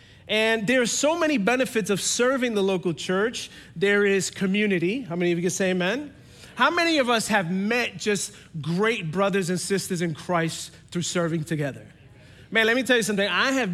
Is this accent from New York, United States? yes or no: yes; New York City, New York, United States; Some of you know I grew up in New York City. I got involved in gangs, and I got involved in so many different sinful activities.